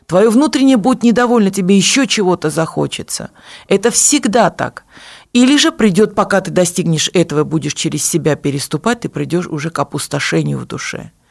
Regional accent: Yerevan, Armenia; Я сама из Еревана, у меня мама сибирячка, вот, она замуж вышла за армянина, жили мы в Ереване

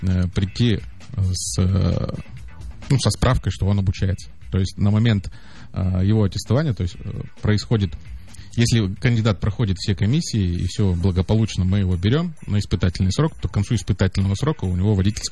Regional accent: Udmurtia, Russia; как коренной житель Удмуртской Республики, который здесь родился

